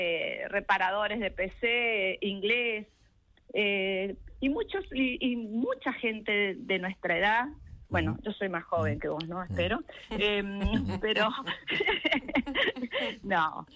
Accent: Argentina; Soy una fanática de la Argentina. Me gusta vivir acá, dar la batalla en la educación para aquellos que menos tienen... Y trabajar desde el empresariado y desde el lugar que me toque desde mi país.

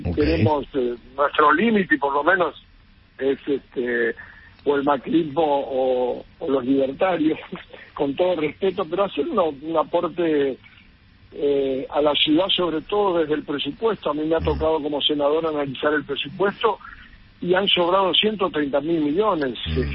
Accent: Buenos Aires, Argentina; born there; Yo tengo mi domicilio en Corrientes, pero soy nacido en Capital Federal.

